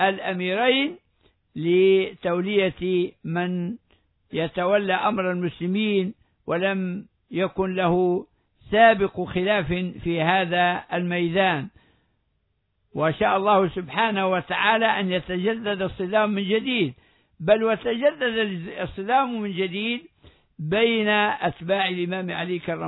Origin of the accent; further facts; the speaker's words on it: Libya; ونحن نعيش اليوم في بلادنا العربية بشكل عام وفي بلادنا ليبيا خاصة وعلى وجه الخصوص في عاصمتنا عاصمة ليبيا